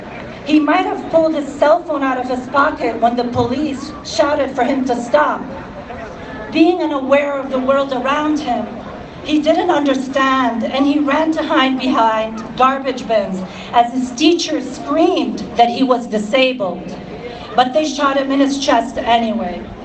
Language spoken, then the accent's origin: English; United States; I come to you as an American, an Arab American, that knows all too well about the deep and systemic racism